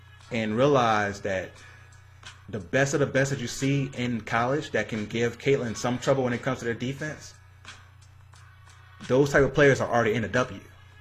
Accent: Louisiana, United States; now in Arizona, United States; I'm an LSU fan because I'm from Louisiana.

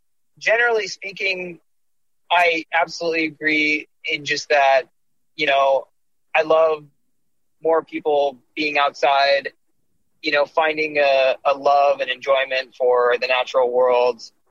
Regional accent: Madison, Wisconsin, United States; born there; Well, so I was born in Madison, Wisconsin, and I traveled quite a bit with my family as a young kid

